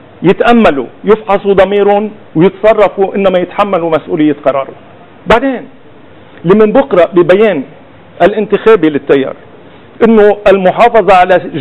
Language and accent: Arabic; Lebanon; ما فينا نمشي فيها من بعد ما دفعنا اثمان باهظة كلبنانية